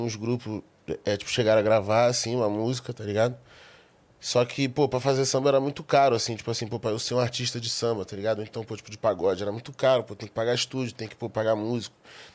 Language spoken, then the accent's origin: Portuguese; Rio de Janeiro, Brazil; Sou do Rio.